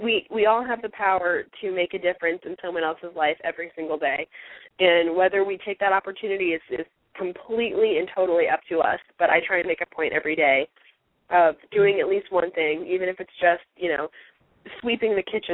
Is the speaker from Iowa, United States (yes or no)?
yes; Iowa, United States; As much as I loved growing up in Iowa, since I've always lived here